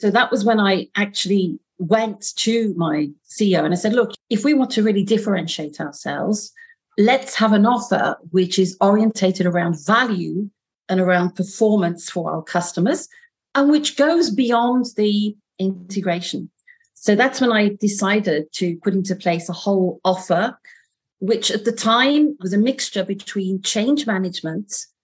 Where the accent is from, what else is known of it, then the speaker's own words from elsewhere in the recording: Derby, East Midlands, United Kingdom; now in Paris, France; I'm originally from England, so from a place called Derby, which is in the center of the UK. But I have been living in Paris now for, dare I say, let's just say a long time.